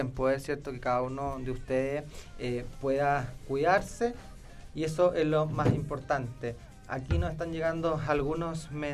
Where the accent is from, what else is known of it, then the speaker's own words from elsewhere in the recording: Ñiquén, Ñuble, Chile; me puede buscar en Facebook como … porque soy de Iñiquén.